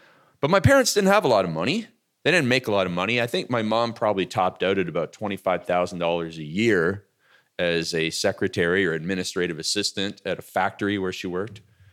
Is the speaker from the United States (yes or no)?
no; Canada; born there; I was born in Canada in 1975. It is a very good country.